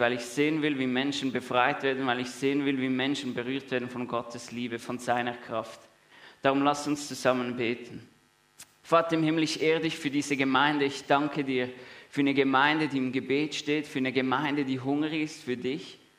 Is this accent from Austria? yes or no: no; Zurich, Switzerland; Ich komme aus dem Amt, aus dem Säuliamt, Knonauer Amt. Es ist ja nicht so weit weg von hier.